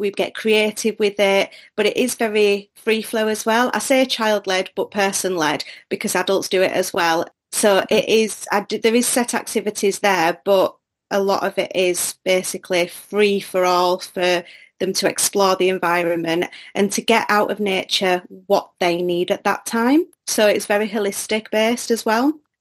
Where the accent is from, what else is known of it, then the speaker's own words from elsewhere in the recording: England, United Kingdom; So, as you can tell by the accent, I'm from England. So I run a forest school called Seasons over in West Yorkshire in a town called Leeds.